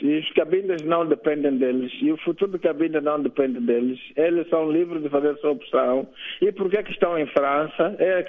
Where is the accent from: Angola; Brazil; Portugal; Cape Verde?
Angola; Eu, como angolano, fiz tudo para poder vir em Angola. Tinha que encontrar as vias mais humanas, mais sublimes, mais políticas, não é? Que coadunam também com o próprio contexto atual, para poder vir na minha terra.